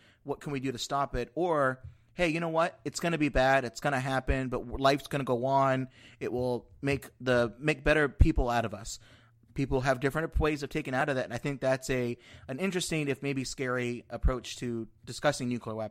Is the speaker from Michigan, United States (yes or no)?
no; California, United States; now in Washington, United States; I grew up in California, right where the first two games were there.